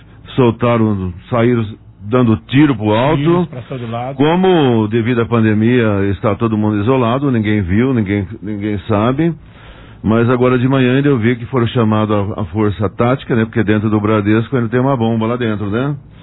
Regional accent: Fernando Prestes, São Paulo, Brazil; Eu também aproveito aqui para mandar um abraço para todos, minha terra natal, né?

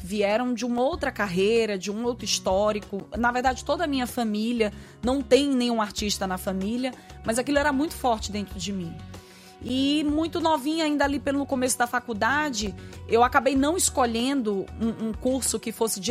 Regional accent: São Luís, Maranhão, Brazil; Eu sou filha de uma pernambucana com um piauiense, mas sou maranhense e ludovicense.

